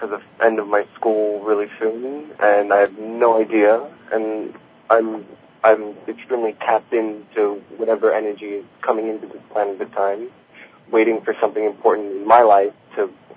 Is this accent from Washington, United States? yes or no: no; Brooklyn, New York, United States; I'm from Brooklyn. I'm 17 years old